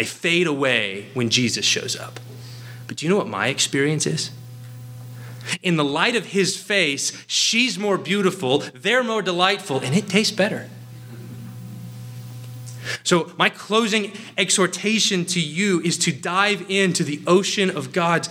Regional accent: Texas, United States; I'm from Texas. I just got married.

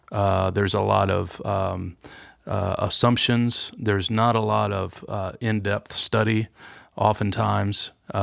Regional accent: Kentucky, United States; also born or lived in Detroit; I was born in Detroit, but grew up in Eastern Kentucky.

